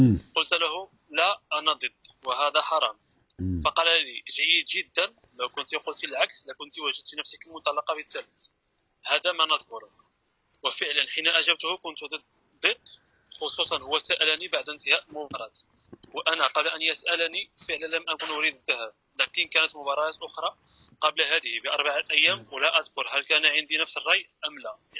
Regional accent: Morocco; now in Spain; أنا الآن من إسبانيا، أنا في إسبانيا وأنا مغربي.

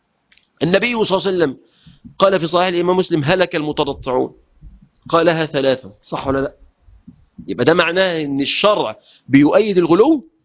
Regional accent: Mansoura, Dakahlia, Egypt; قلت له يا سيدنا انا من المنصوره واحنا ناس فلاحين

